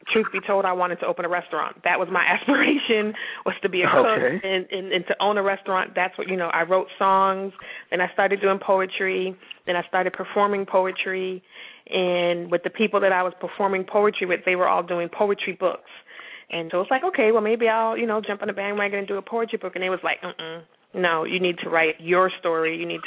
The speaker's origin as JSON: {"language": "English", "region": "Massachusetts", "country": "United States", "said": "We're originally from Massachusetts."}